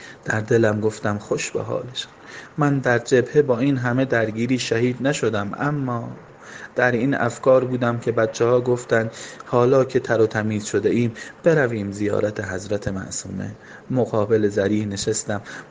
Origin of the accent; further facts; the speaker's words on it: Hamadan, Iran; تا گفتیم بچه همدانیم